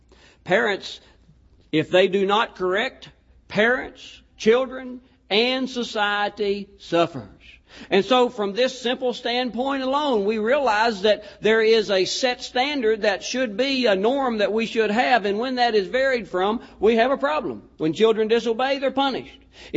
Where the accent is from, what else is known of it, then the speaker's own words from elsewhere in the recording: Virginia, United States; I grew up in Virginia. And in Virginia, we have a lot of mountains and hills.